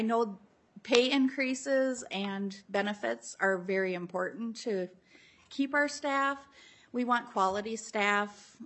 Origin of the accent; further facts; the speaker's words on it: Worthington, Minnesota, United States; I'm from Worthington, Minnesota.